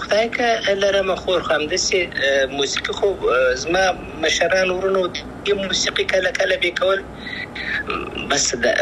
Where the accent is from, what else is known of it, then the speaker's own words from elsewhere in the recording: Afghanistan; افغانستان خو زما دی، زه افغان یم.